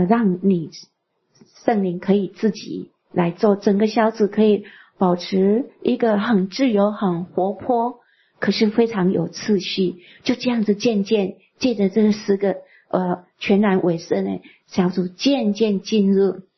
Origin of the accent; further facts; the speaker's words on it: China; 我们中国人有一句话说，十年树木，百年树人